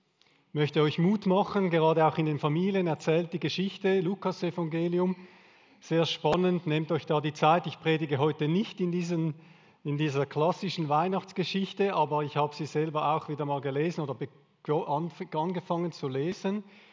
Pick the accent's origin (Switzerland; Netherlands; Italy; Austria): Switzerland; Als Schweizer keine Chance, oder? Wollen wir nicht.